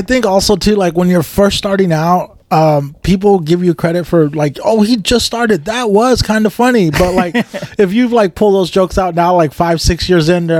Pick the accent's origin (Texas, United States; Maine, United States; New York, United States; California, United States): California, United States; Bakersfield; Yeah, I grew up in Bakersfield, yeah.